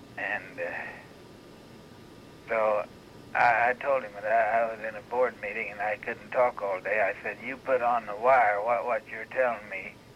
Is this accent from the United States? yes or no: yes; United States; And I said, "Arthur, I am an American citizen, and I have the feeling that when my government calls on me for something, I have a responsibility to respond